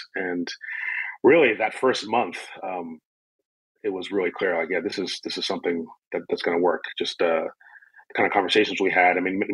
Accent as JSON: {"language": "English", "region": "New Jersey", "country": "United States", "tie": "born or raised there", "also_born_or_lived": "Brooklyn, New York", "said": "I'm originally from the New York, New Jersey area. I was born in Brooklyn to Haitian immigrants, and then grew up in northern New Jersey, then went to Princeton in New Jersey"}